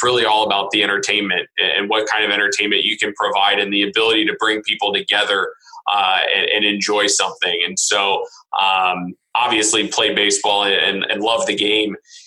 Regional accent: St. Louis, Missouri, United States; Yeah, so obviously growing up in St. Louis, you're a Cardinals fan through and through.

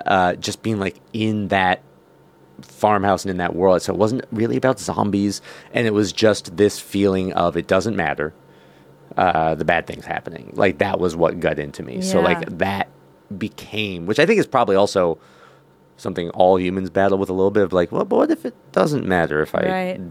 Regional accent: New Hampshire, United States; In New Hampshire, and just like little garter snakes, harmless little guys. But it was an old farmhouse

